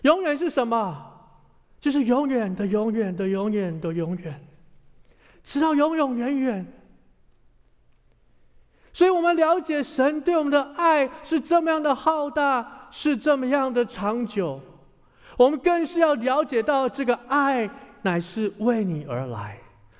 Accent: Taiwan; 我从台湾来，在台语里面有一句话

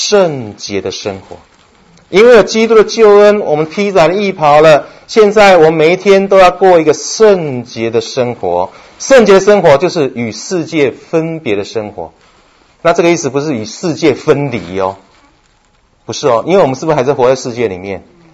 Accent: Taiwan; 我不晓得你哪里来的，我们台湾来的

